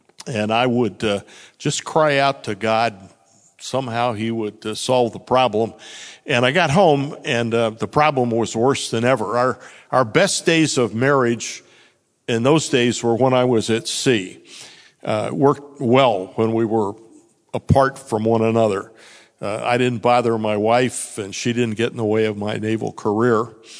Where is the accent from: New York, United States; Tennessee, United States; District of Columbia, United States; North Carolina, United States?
District of Columbia, United States; Washington; I was raised on the East Coast in the Washington, D.C. area